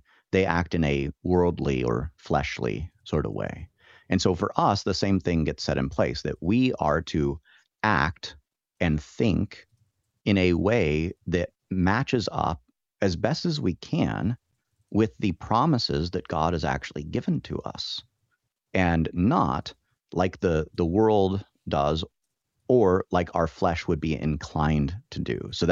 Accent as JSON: {"language": "English", "region": "New Mexico", "country": "United States", "lives_now": "Midwest", "said": "So, you know, I'm not a Midwesterner by birth or anything. I'm from New Mexico originally. But having been in the Midwest for a while"}